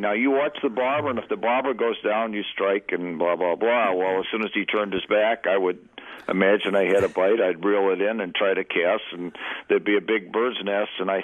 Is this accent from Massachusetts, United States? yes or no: yes; Worcester, Massachusetts, United States; Well, when I grew up in Massachusetts in Worcester, a pretty large city right in the central part of the state.